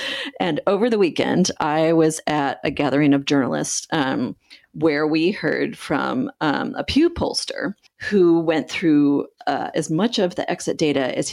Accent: Michigan, United States; at the same time that white women flipped all of the top positions in Michigan, my home state, I was pretty excited.

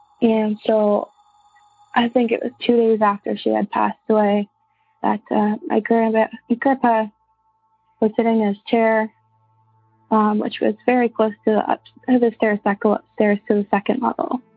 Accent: St. Thomas, Ontario, Canada; I'm from St. Thomas, Ontario.

